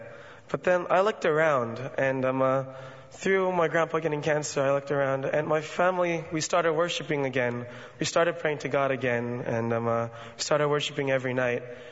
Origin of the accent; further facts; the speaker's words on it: Guam; also born or lived in California; I was born into a military family. I was born in Guam, and I was raised in... I've kept moving back from Guam to California.